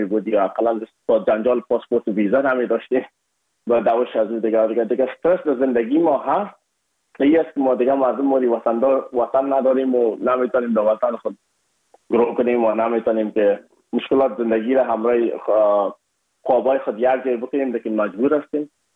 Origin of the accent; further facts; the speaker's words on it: Afghanistan; ما از افغانستان هستیم یک کمک لهجه ما فرق داشت